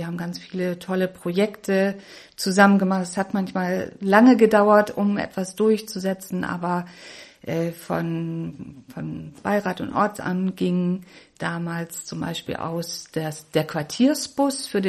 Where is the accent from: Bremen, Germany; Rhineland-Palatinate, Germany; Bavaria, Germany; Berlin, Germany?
Bremen, Germany; Ich bin Bremerin, habe zwei Kinder, die mittlerweile schon erwachsen sind.